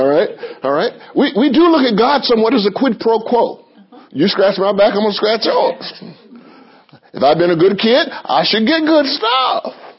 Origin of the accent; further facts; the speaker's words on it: the South, United States; I grew up in the South.